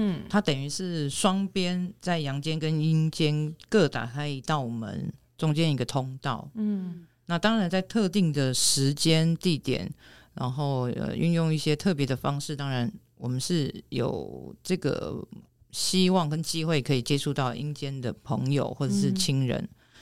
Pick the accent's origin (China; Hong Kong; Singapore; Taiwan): Taiwan; 这个就是很像我们台湾人常讲观落音